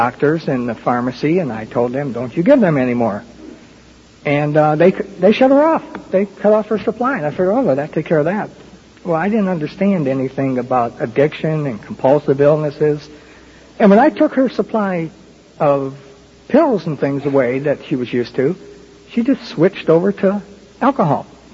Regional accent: Detroit, Michigan, United States; Then I got a job offer to move back to Detroit, my hometown, and we took that, and we moved back to Detroit

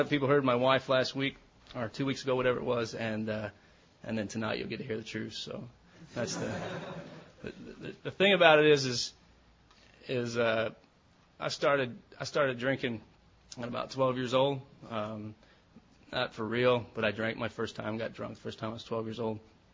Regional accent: Lewisville, Texas, United States; I'm from Louisville, Texas. It's just right next to that.

